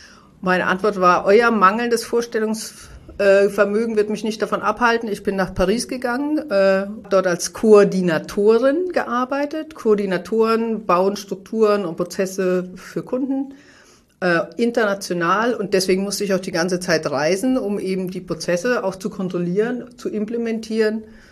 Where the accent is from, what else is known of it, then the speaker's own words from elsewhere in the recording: Frankfurt, Hesse, Germany; Frankfurt ist einfach eine geile Stadt. Und meine Heimat